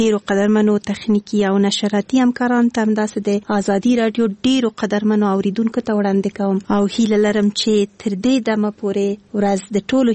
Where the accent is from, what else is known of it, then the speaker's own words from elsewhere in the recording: Kabul, Afghanistan; زه د اصلا پلار مې د خوست ده، مور مې د پکتیا ده، او زه په خپله کابل کې زیږیدلی یم، خو په هر صورت د خوست تیل کېږم.